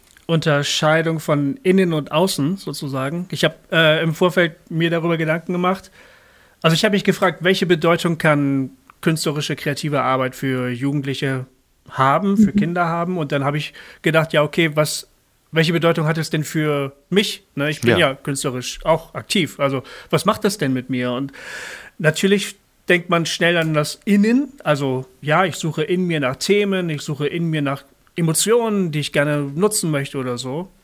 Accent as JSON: {"language": "German", "region": "Bremen", "country": "Germany", "said": "Ich lerne also auch als Bremer, als ehemaliger Bremer, Orte kennen, die ich noch nie zuvor gesehen habe"}